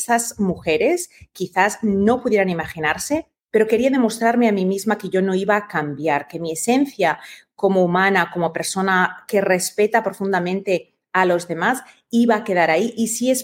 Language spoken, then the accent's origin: Spanish; Spain; moved away; cuando yo me fui de España, era una situación en la que realmente yo no podía expresarlo, y la única manera de evadirlo realmente era yéndome lo más lejos posible de mi país.